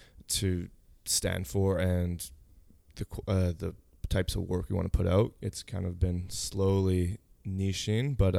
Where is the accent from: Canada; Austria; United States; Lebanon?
Canada; Chilliwack, British Columbia; I own a video production company here in Chilliwack. I grew up in Chilliwack and have lived here basically my whole life.